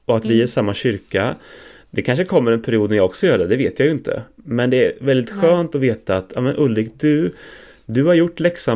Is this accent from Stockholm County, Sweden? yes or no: no; Norrköping, Östergötland, Sweden; jag växte upp i Norrköping och i Norrköping fanns det säkert färre kristna i min ålder än det fanns i Tranås för dig.